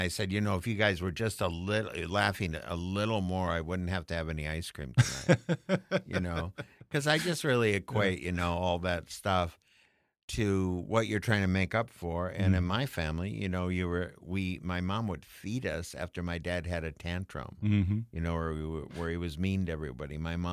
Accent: Minnesota, United States; we're big Democrats from Minnesota.

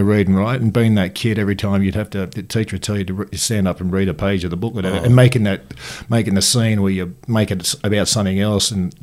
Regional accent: England, United Kingdom; now in Australia; My family, my mum and dad came out to, we're English, I'm English. Mm. My brother, older brother and my older sister are all English.

